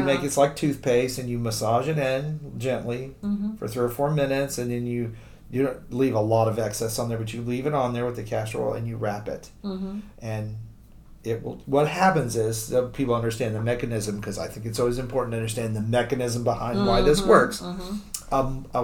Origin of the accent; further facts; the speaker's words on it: Dallas, Texas, United States; moved away as an adult; You know, I was born in Dallas, grew up in Texas, and lived there until I was 34.